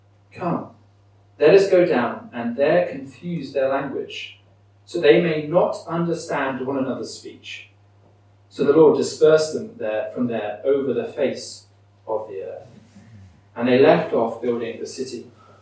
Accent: England, United Kingdom; accent: English; Even in Scotland, my English accent wasn't too much of an issue.

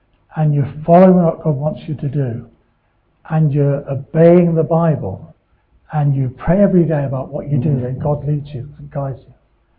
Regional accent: South East England, United Kingdom; Dr. Bernardo's as an orphan, and me and my brothers were raised in a Bernardo home in Sussex, down south.

